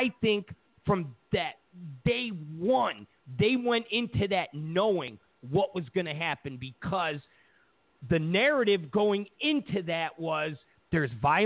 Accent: New York, United States; Listen, I'm originally from New York.

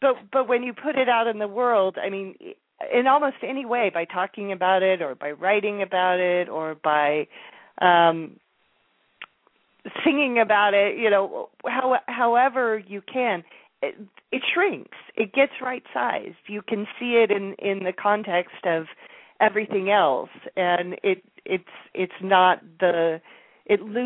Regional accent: Midwest, United States; I mean, I grew up in the Midwest, and I think it's particularly prevalent in the Midwest.

